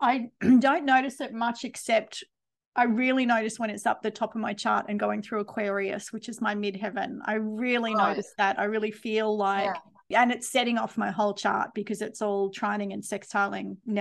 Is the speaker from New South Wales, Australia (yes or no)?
no; Queensland, Australia; also born or lived in Melbourne; I'm from Queensland originally, and I really felt the difference when I moved to Melbourne, which I found was a little more closed.